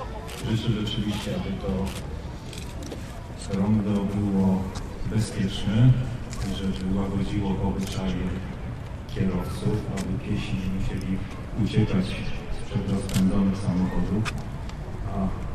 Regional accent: Tarnów, Lesser Poland, Poland; Ja nie chciałbym mówić jako marszałek, nie jako przedstawiciel Krakowa, słowa Polski, jako tarnowianin.

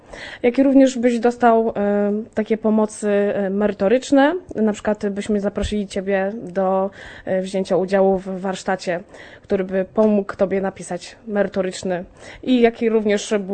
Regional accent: Szczecin, West Pomeranian Voivodeship, Poland; jestem ze Szczecina.

